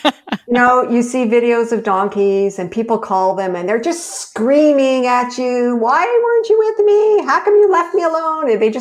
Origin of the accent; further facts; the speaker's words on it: Montreal, Quebec, Canada; I'm from Montreal.